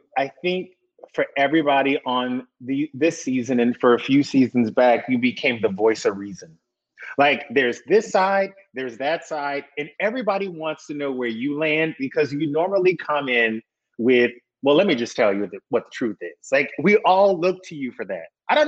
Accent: the South, United States; I was like 12 years old. I'm from the South. That's how we go.

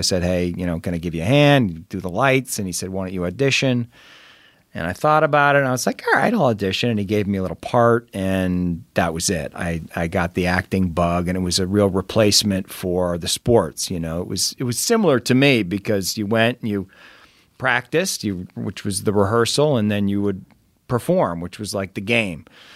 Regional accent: Ontario, Canada; also born or lived in Saskatoon, Saskatchewan; And then we moved to southern Ontario. So quite near Niagara Falls, Grimsby and St. Catharines, two little towns.

